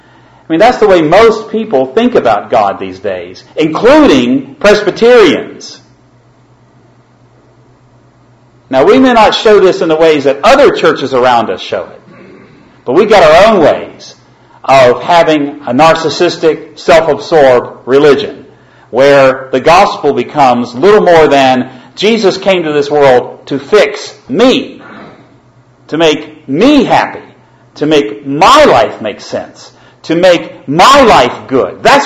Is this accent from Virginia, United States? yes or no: yes; Virginia, United States; I come from Virginia. We have a great state flag.